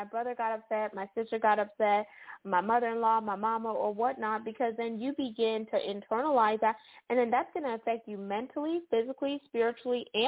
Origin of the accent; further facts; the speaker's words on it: United States; now that, you know, I was raised in America versus my brother